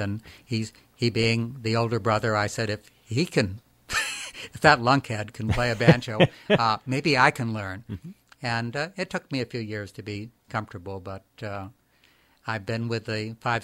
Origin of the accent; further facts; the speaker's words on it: Georgetown, Maine, United States; I grew up on Georgetown Island, which is connected to the mainland by a series of bridges.